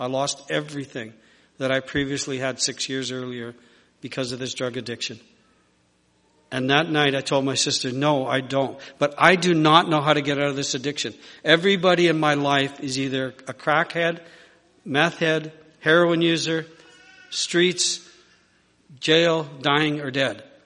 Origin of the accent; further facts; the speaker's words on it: Winnipeg, Manitoba, Canada; I grew up in Winnipeg, married my high school sweetheart, raised two beautiful children